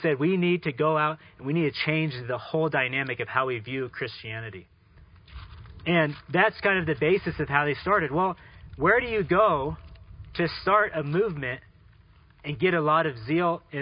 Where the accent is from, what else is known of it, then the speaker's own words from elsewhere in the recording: Dallas, Texas, United States; Actually, the congregation I grew up in was the DFW Church, because I grew up in Dallas in the Fort Worth area.